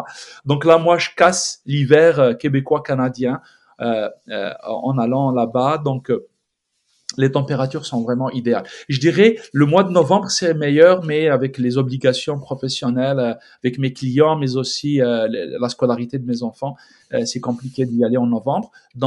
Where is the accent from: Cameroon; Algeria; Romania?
Algeria; donc je suis algérien, mais j'ai toujours vécu dans le nord, entre Alger et la Kabylie